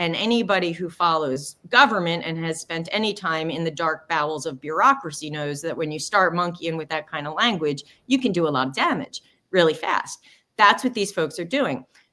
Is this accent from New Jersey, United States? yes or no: yes; New Jersey, United States; And right now in my home state of New Jersey, they're coming back for a second bite at the apple through regulatory rulemaking